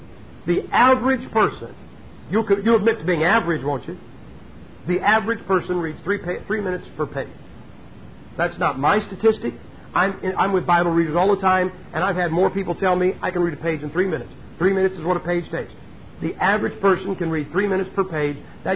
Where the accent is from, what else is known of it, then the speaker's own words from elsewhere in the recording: Ohio, United States; I'm from Ohio. Ohio has the largest Amish community in the country.